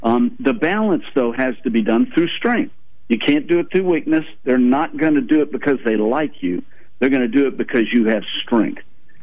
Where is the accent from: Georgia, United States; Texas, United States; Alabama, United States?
Alabama, United States; Mobile; I was raised in Mobile, and I was pleased to serve in the Alabama State Senate.